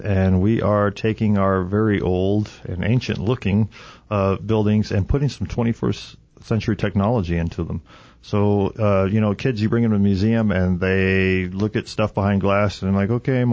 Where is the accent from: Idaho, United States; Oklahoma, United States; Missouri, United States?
Oklahoma, United States; I'm from the Cherokee Nation of Oklahoma.